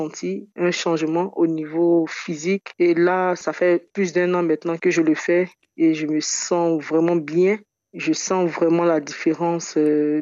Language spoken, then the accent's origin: French; Côte d’Ivoire; Vu que moi aussi, je viens de la Côte d'Ivoire, je sais comment j'ai progressé